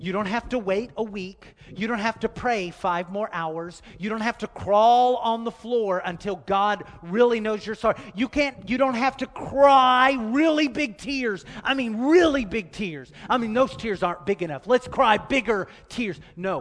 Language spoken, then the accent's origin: English; Texas, United States; I am a Texan, y'all.